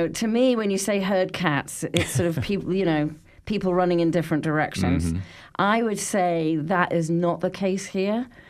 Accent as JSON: {"language": "English", "country": "United Kingdom", "lives_now": "Fort Collins, United States", "said": "I'm not from Texas either, believe it or not. I am a true Brit and very proud of it."}